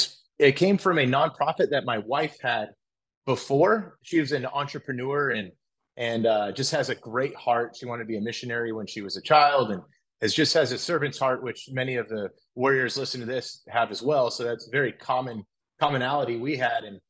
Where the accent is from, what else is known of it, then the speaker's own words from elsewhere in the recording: Oregon, United States; I'm from Oregon originally. I joined the U.S. Army in 2001.